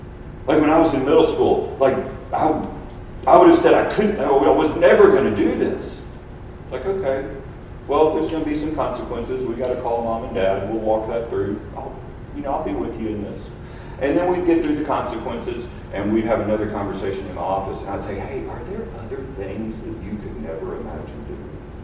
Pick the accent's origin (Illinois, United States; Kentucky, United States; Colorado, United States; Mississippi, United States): Kentucky, United States; primarily Kentucky basketball because I'm from Kentucky.